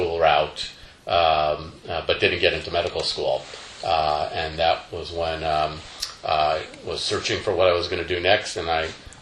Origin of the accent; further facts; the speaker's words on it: Chappaqua, New York, United States; also born or lived in Brooklyn; I was born in Brooklyn, New York. Mm-hmm. I grew up most of my life in Chappaqua, New York, a suburb of New York City.